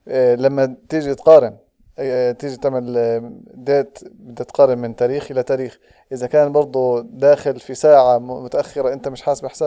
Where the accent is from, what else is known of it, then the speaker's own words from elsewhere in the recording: Jordan; مجموعه من الديفلوبرز المتحمسين للغه البرمجه بتكنولوجيا دوت نت عندنا في الاردن هون